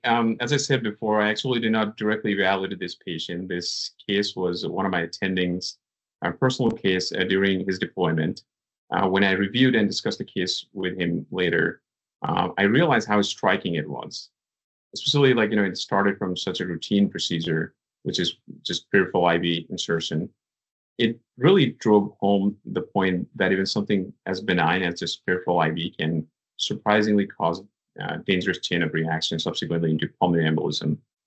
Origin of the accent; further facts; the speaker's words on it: Nepal; moved away as an adult; now in United States; So I was born and raised in Nepal. I came here after high school for college.